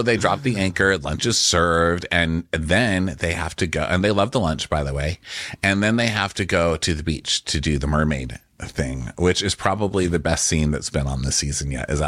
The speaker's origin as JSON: {"language": "English", "country": "United States", "said": "You know, I'm an American, but you're working on a boat internationally."}